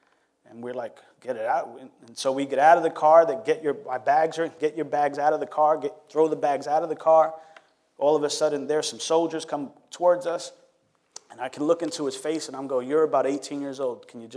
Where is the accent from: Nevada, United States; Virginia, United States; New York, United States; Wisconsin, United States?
New York, United States; we're from New York, pastors trying to share the love of Jesus with people.